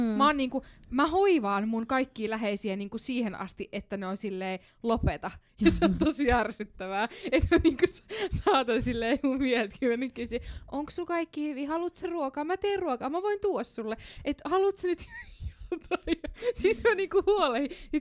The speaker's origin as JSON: {"language": "Finnish", "town": "Jyväskylä", "region": "Central Finland", "country": "Finland", "said": "Mäkin olen niinku Jyväskylästä"}